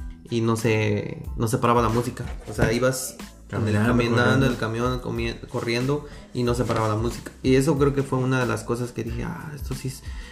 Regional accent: Puebla, Mexico; Yo nací en la ciudad de Puebla. Crecí en una colonia que se llama Joaquín Colombres, está muy pegado hacia la carretera federal, hacia Mosoc y Tehuacán.

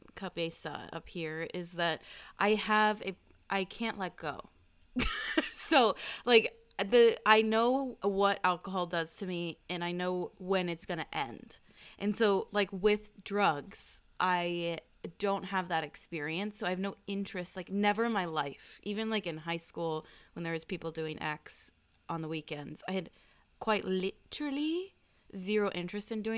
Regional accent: Texas, United States; now in New York, United States; when we were growing up in Texas, there no lie, like this is not a joke.

